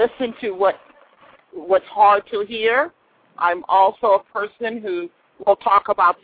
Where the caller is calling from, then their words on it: Compton, California, United States; calling from Compton, California